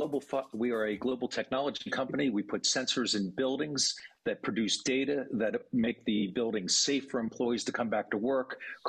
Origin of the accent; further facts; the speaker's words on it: Pennsylvania, United States; we're out of a small town suburb outside of Philadelphia.